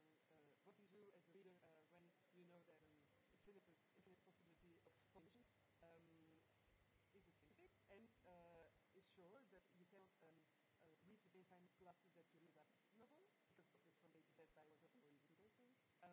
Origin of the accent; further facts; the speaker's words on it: Brussels, Brussels-Capital Region, Belgium; Brussels.